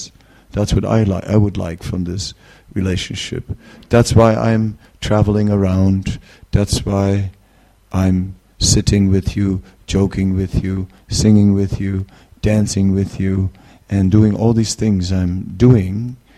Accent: Netherlands; You know, I'm from the Netherlands, and in the Netherlands it is totally flat and a lot of land below sea level

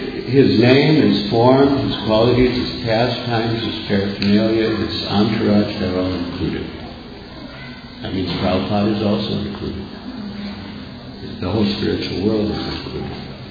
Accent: Illinois, United States; I'm from the Chicago area. And I grew up about 12 minutes by car on the North Shore suburbs, 12 minutes by car from where His Holiness Radhanathaswami grew up.

